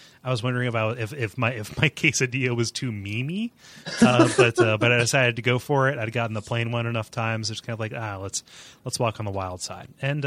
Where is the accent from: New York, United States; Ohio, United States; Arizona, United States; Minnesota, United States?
Ohio, United States; Mansfield; I am from a small town in north central Ohio called Mansfield.